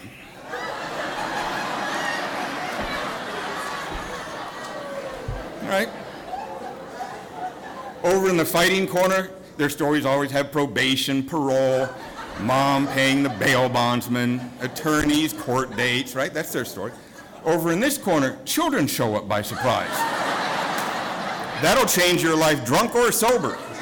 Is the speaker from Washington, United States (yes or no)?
yes; Seattle, Washington, United States; also born or lived in Helena, United States / Southeast Asia; We lived in Seattle by this time. I was born in Helena, Montana, spent most of my childhood in Southeast Asia. And then by this time, I got to Seattle when I was 10.